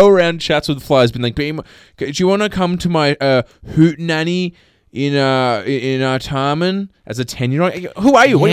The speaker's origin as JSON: {"language": "English", "town": "Sydney", "region": "New South Wales", "country": "Australia", "tie": "born or raised there", "said": "I grew up in the North Shore. That was not a choice."}